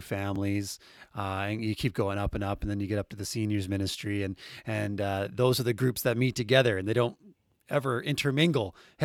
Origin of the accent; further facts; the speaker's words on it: New Brunswick, Canada; growing up in New Brunswick, where I did, your family was all around you, which then included other people's families all being around you as well.